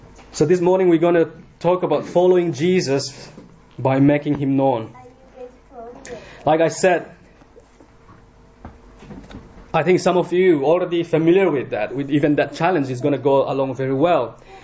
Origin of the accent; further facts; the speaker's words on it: India; I'm from India. I'm not originally from here.